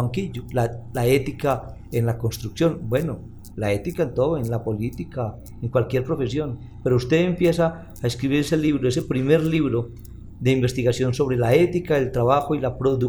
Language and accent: Spanish; Antioquia, Colombia; Es que como los paisas somos tan berracos y podemos hacer de todo, pues lo hacemos a cualquier precio